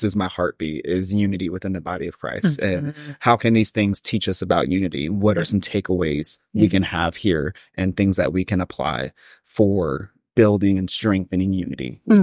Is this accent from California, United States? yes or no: yes; California, United States; also born or lived in Dallas; that's a huge blessing growing up in Southern California, mm-hmm. outside